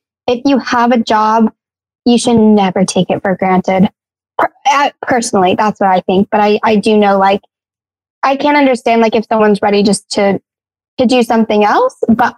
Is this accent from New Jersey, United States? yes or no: no; Texas, United States; We're both from Texas. We bonded over the weirdest things, like, well, not the weirdest thing, but, like, Texas, cowboys, Tex-Mex food.